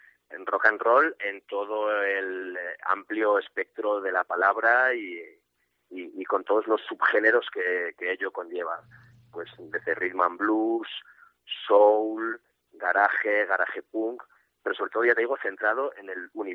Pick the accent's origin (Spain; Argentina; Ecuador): Spain; Vega de Espinareda, Castile and León; now in Madrid, Spain; yo soy de Vega, soy oriundo de aquí, de la localidad. Lo que pasa es que, bueno, llevo ya casi 20 años en Madrid con una tienda en la zona de Malasaña que se llama Chopper Monster.